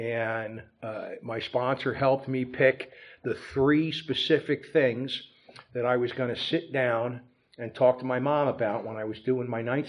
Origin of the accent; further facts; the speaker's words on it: New Jersey, United States; I was born and raised in North Jersey. I'm the youngest of seven children.